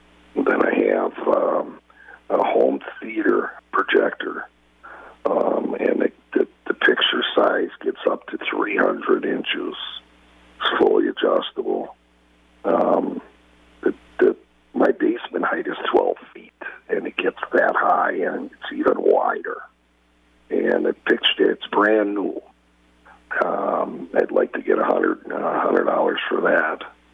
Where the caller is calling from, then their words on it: Iron Ridge, Wisconsin, United States; I'm calling from Iron Ridge.